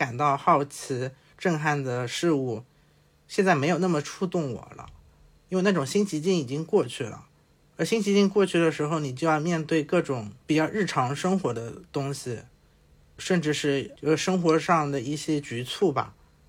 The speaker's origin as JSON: {"language": "Chinese", "region": "Zhejiang", "country": "China", "tie": "born or raised there", "said": "因为我是来自浙江的一个海岛上，我们那个地方呢，就是你很难想象，新华书店可能就一家，然后高中部甚至要撤掉，还有像到了很晚才会出现肯德基。就这样一个小镇里面"}